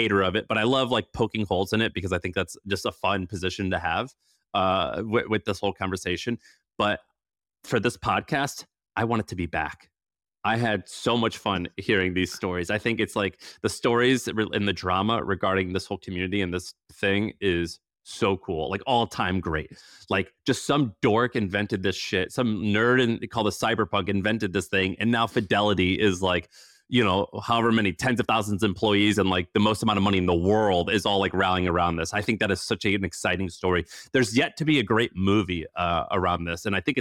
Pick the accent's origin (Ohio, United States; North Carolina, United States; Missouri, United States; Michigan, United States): Missouri, United States; which growing up in Missouri, that's like the richest kid, like yuppie bullshit ever.